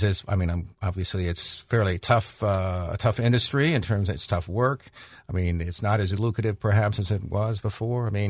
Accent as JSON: {"language": "English", "town": "Los Angeles", "region": "California", "country": "United States", "said": "I come from the West, I come from Los Angeles and so on"}